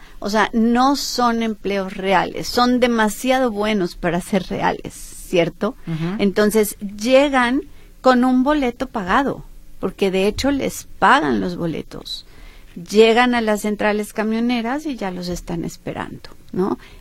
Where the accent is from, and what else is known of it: Jalisco, Mexico